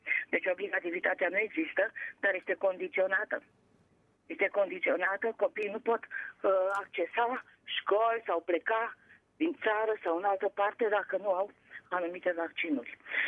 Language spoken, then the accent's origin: Romanian; Bucharest, Romania; sunt din București, am 60 de ani.